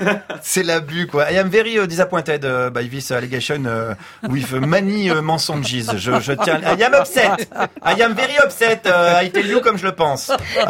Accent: Bourgogne-Franche-Comté, France; Moi, par exemple, j'ai grandi en Franche-Comté.

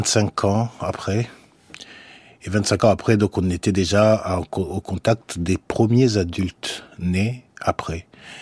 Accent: Rwanda; moved away

